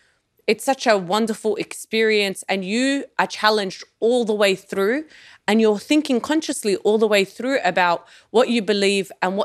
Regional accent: Australia; born there; even though I was born in Australia.

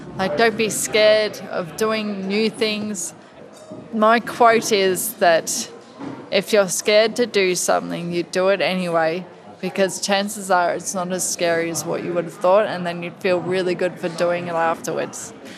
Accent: Clifton Springs, Victoria, Australia; I've grown up on the Bellarine Peninsula, so I was from Clifton Springs originally. But then my now husband, brought me over here to Point Lonsdale and in Queenscliff area about 16 years ago

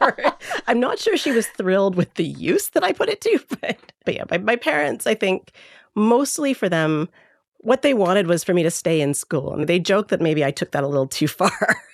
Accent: Canada; which was safer where I grew up, because I grew up in Canada. There's not really any venomous snakes where I lived.

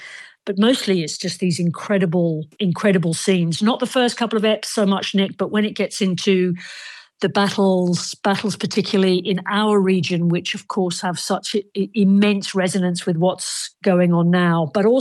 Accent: Lagos, Nigeria; born there; I was born in Lagos, Nigeria, just before the outbreak of the Biafran War.

